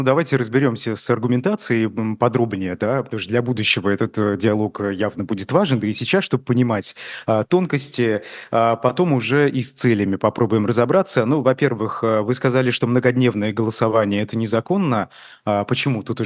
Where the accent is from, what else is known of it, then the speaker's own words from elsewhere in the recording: Bashkortostan, Russia; Я помню, я из Башкортостана, помню в Уфе